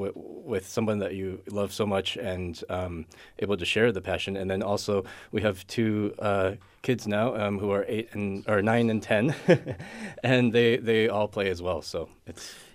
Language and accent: English; Spokane, Washington, United States; Born and raised in Spokane, lived here for most of my life, and then moved on to Indiana University